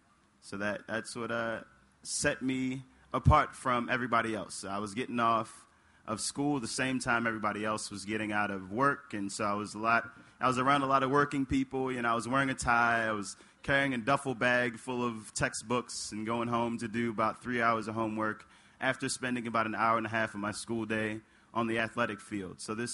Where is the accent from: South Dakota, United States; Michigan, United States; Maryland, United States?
Maryland, United States; Baltimore; I started my education here in Baltimore. I was born in Baltimore in 1989, February 26th, to a single mother